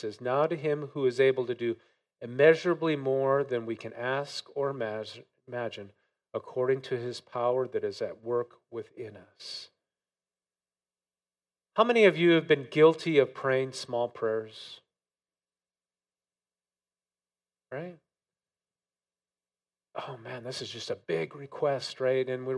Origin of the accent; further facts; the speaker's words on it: North Dakota, United States; accent: northern; North Dakota. Okay, North Dakota, there, does that help you out there? Do I sound a little, get back my northern accent a little bit?